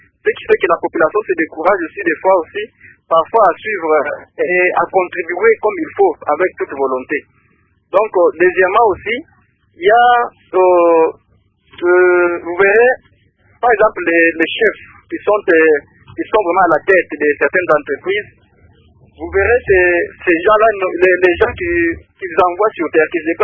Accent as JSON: {"language": "French", "town": "Kananga", "region": "Kasaï-Central", "country": "DR Congo", "said": "Et par exemple, chez nous à Kananga"}